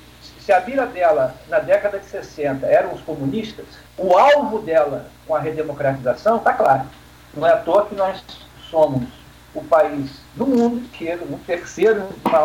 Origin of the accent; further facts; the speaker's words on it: Rio de Janeiro, Brazil; sul do estado, de onde eu sou originário